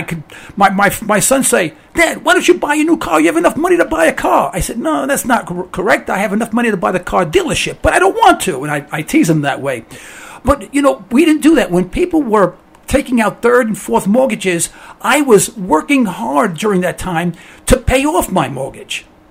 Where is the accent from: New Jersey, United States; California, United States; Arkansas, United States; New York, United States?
New York, United States; Harlem; I mean, I grew up in Harlem.